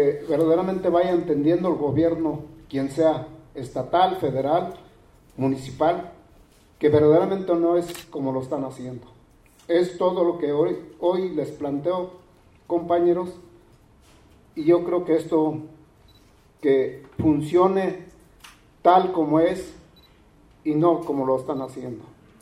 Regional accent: San Francisco Xochicuautla, State of Mexico, Mexico; me dirijo de que vengo de San Francisco Xochicuautla, un pueblo ancestral

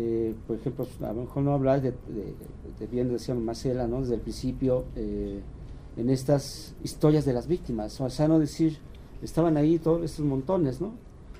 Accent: Mexico; Cómo evitar el morbo en una cultura como la mexicana

